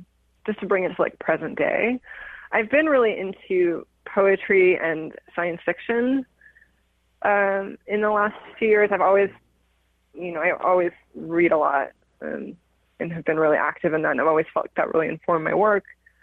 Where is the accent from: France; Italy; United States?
France; I grew up I was born in France, and this like tradition of existentialist philosophies and also religion. And I grew up in a really Catholic family.